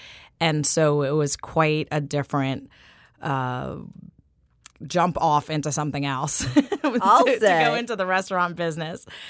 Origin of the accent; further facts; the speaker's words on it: New York, United States; now in New Orleans, United States; I grew up in New York, maybe that's my, you know, kind of leftover love of New York diners